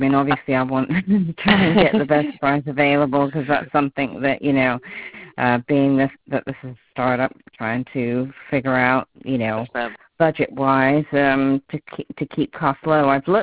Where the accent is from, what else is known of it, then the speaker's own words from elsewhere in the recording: England, United Kingdom; Thank you. I'm from England. Yeah.